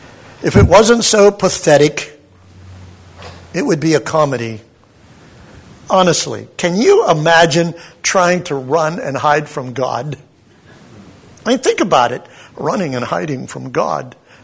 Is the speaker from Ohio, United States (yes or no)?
no; Pennsylvania, United States; From the time that I was a teenager growing up in southwestern Pennsylvania